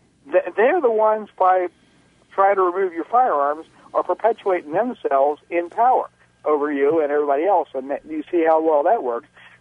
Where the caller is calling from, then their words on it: Gamber, Maryland, United States; Gamber, Maryland.